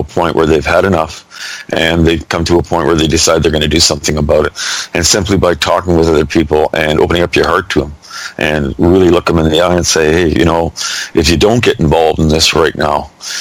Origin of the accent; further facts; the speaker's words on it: Toronto, Ontario, Canada; moved away as an adult; I was born and raised in Toronto. I stayed in Toronto until I was 18 years old and somebody told me to go west, so I did.